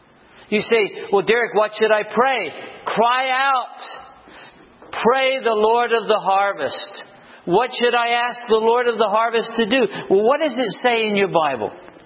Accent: England, United Kingdom; Now, I grew up in England.

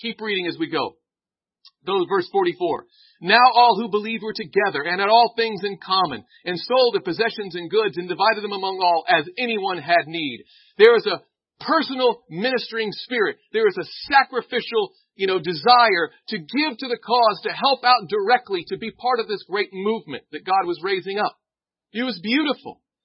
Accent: the South, United States; I grew up in the South, we call it holy rolling, right?

